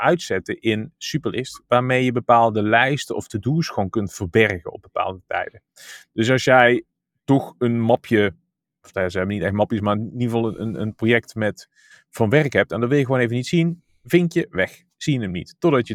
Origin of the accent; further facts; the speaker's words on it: Netherlands; we zijn toch Nederlanders onder elkaar